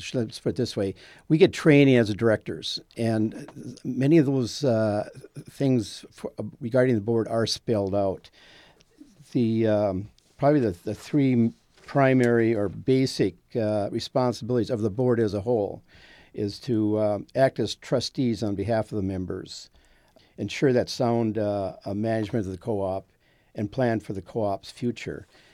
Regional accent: Minnesota, United States; Real quickly, I was born out in Otter Tail County, went to school and graduated from Fergus Falls High School and Fergus Falls Junior College at the time.

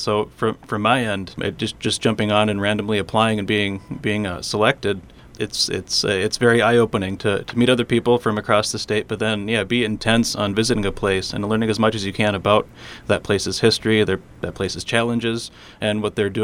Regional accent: Two Harbors, Minnesota, United States; I grew up here, so I know everything about Two Harbors. I teach here, I coach here. Yeah, I'm good. I'm from Two Harbors.

